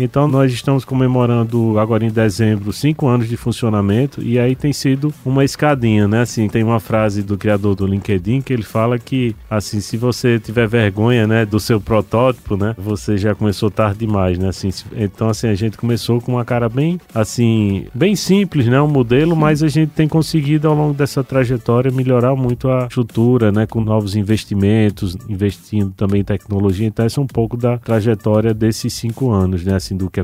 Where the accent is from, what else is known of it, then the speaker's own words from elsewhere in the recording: Rio Grande do Norte, Brazil; Eu nasci e morei no Rio Grande do Norte, né? Assim, no interior do estado a gente tem muito subdesenvolvimento, né?